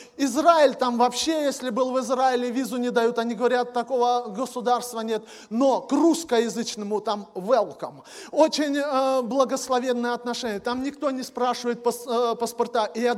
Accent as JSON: {"language": "Russian", "region": "Bryansk Oblast", "country": "Russia", "lives_now": "Zabaykalsky Krai, Russia", "said": "И я сам из Брянской области, но Бог послал меня в Читинскую область, это Восточная Сибирь."}